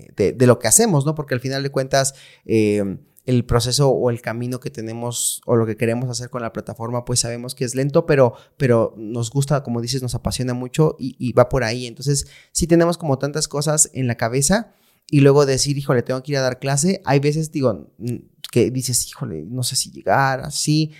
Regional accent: Puebla, Mexico; en Puebla, nosotros somos de Puebla

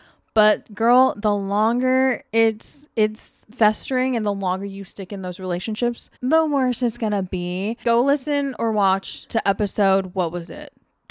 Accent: Washington, United States; I am born and raised in Washington. This is my home.

